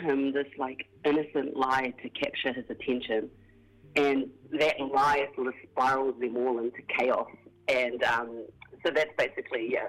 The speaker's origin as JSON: {"language": "English", "town": "Tolaga Bay", "region": "Gisborne", "country": "New Zealand", "tie": "born or raised there", "said": "It's also in my hometown called Tolaga Bay."}